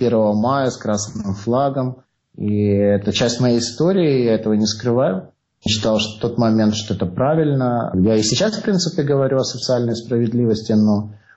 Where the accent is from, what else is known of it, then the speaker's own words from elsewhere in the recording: Crimea, Ukraine; я рос в Крыму. И я, скажем так, рос в далеко не богатой, успешной семье.